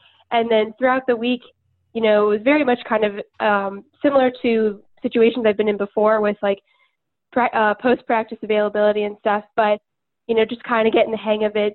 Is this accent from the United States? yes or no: yes; Cleveland, Ohio, United States; also born or lived in Georgia; Yes. Yeah, I grew up in Cleveland, and then went to school down in Georgia, and then just happened to come back.